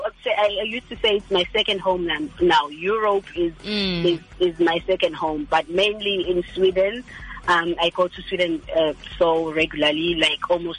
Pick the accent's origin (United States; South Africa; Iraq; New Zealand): South Africa; Empangeni, KwaZulu-Natal; I was born and raised in Empangeni. And I just grew up in a very musical family and a Christian family.